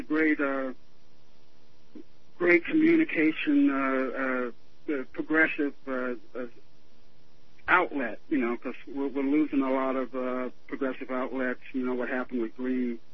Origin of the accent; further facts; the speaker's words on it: Dallas, Texas, United States; born there; now in Las Cruces, United States; I go by the moniker … I live in Las Cruces, New Mexico. I was born in Dallas, but I live here.